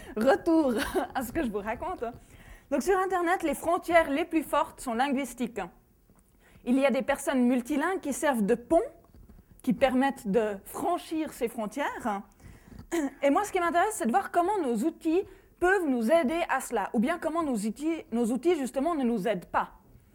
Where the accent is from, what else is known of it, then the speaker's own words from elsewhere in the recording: Romandy, Switzerland; Je viens de Suisse. La Suisse est un pays qui a 4 langues officielles. L'allemand, le français, l'italien et le romanche. Je viens de la partie francophone de la Suisse, donc je viens d'une minorité linguistique.